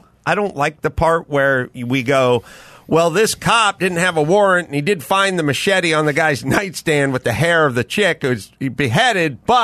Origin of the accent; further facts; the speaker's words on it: North Hollywood, California, United States; I grew up in North Hollywood